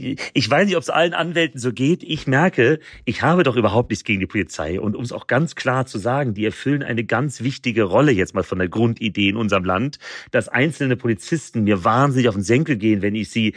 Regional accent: Munich, Bavaria, Germany; alle kommen wir aus München.

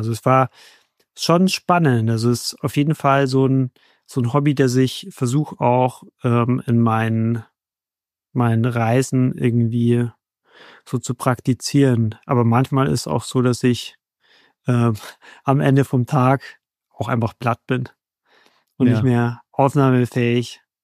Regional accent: Bavaria, Germany; ich komme ja aus der Nähe von München

